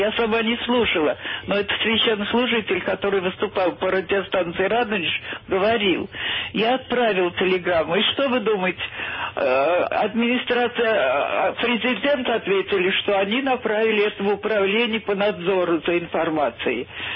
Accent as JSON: {"language": "Russian", "region": "Moscow", "country": "Russia", "said": "я из Москвы"}